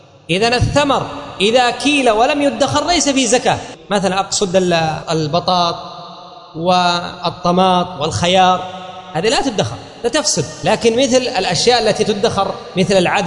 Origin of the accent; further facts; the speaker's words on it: Yemen; وأيضا للفائدة، في بلادنا اليمن بالذات